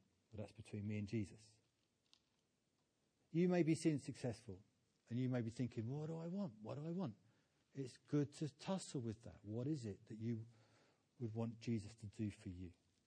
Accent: United Kingdom; obviously being British, I went, that's really good.

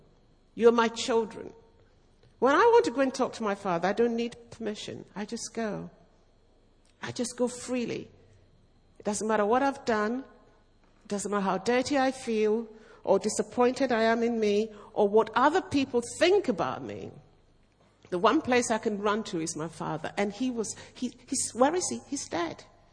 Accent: Accra, Greater Accra, Ghana; born there; I was born in Accra.

